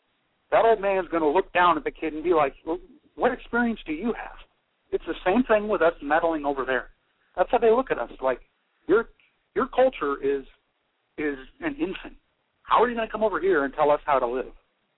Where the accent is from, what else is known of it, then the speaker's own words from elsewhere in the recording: Washington, United States; I'm from Washington State.